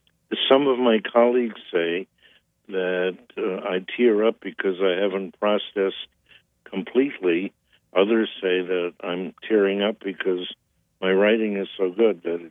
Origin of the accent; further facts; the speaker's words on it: Germany; first language German; English is a second language; now in United States; But deep in my heart, my first language was German. My first culture was German. My mother and I bonded in Germany.